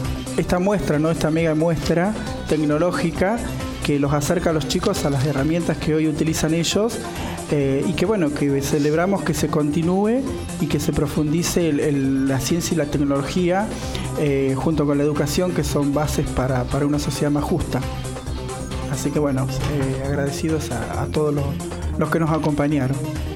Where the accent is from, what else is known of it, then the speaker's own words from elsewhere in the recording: Olavarría, Buenos Aires Province, Argentina; Somos de la Ciudad Azul.